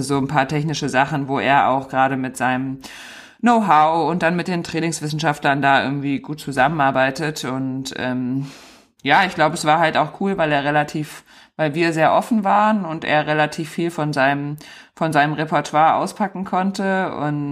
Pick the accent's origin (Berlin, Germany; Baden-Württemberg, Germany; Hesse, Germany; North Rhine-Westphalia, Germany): Hesse, Germany; Marburg; Genau, also ich bin groß geworden und aufgewachsen in der Nähe von Marburg.